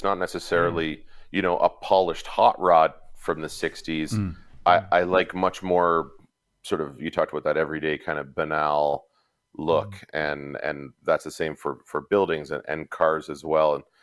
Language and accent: English; Ontario, Canada; now in Calgary, Canada; I'm originally from Eastern Ontario in Eastern Canada, and I moved to Calgary about 15 years ago.